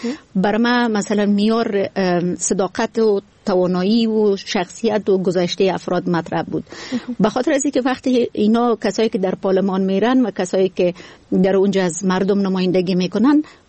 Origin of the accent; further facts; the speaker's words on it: Kabul, Afghanistan; moved away as an adult; also born or lived in Germany; ما مکتب در شهر کابل به پایان رساندیم و از کابل هستم افغانستان و بعد از صنف 12 به کشور آلمان سفر کردم برای تحصیل و تا سطح ماستری درس خوندم. دوباره به افغانستان برگشتم